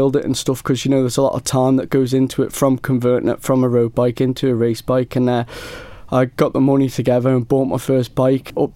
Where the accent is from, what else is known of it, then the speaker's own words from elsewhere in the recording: Ramsey, Isle of Man; I'm from Ramsey on the Isle of Man and I've been racing motorbikes for about 5 years now.